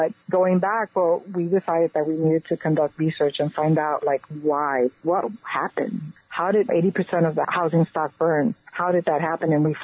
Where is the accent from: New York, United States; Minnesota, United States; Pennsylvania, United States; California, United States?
New York, United States; Bronx; And these wonderful memories that we had of growing up in the Bronx would somehow lead to sort of this shared collective pain